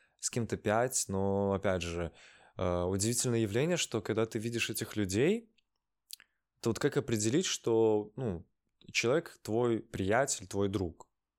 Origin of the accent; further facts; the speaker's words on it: Minsk, Belarus; наслаждался Минском, моим любимым городом, одним из точно, моим родным городом.